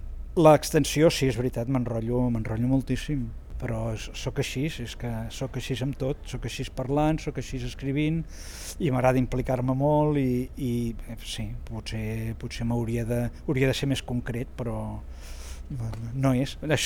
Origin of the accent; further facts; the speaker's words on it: Barcelona, Catalonia, Spain; perquè jo sóc de Barcelona i assisteixo a tot el que puc del Liceu